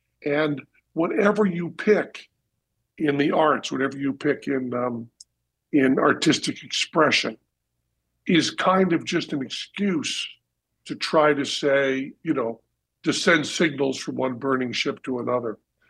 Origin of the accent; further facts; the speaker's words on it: Greenfield, Massachusetts, United States; I'm from Greenfield, Massachusetts, and I lived about 2 years, 2.5 years on the road, just hitchhiking, sleeping rough, as they say, hopping trains.